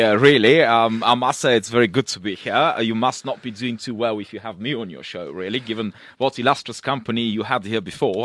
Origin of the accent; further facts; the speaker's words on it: Russia; also born or lived in Bulgaria; born in Bulgaria of mixed Polish and Turkish heritage, and grew up in Russia and went to school there. I still remember Russia when it was a Soviet Union.